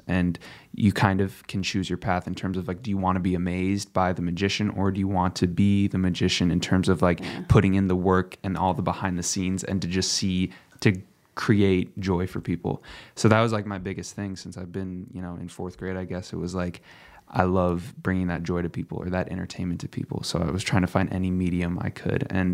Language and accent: English; Sioux Falls, South Dakota, United States; moved away as an adult; now in Los Angeles, United States; all my life, I grew up in Sioux Falls and frequented, you know, different parts of the state and everything like that. And after high school, I moved out to LA to go to school